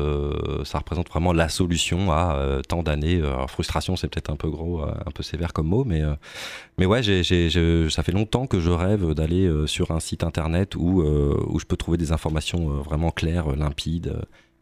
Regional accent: Tours, Centre-Val de Loire, France; Je suis un Tourangeau. Je suis né à Tours. J'ai grandi à Tours.

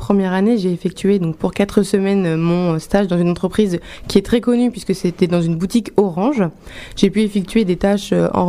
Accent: Orléans, Centre-Val de Loire, France; puisque je viens d'Orléans.

